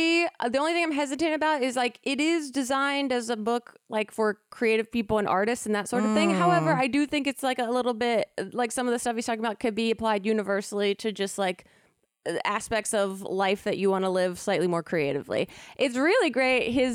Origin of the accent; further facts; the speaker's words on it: East Coast, United States; I mean, we grew up on the East Coast.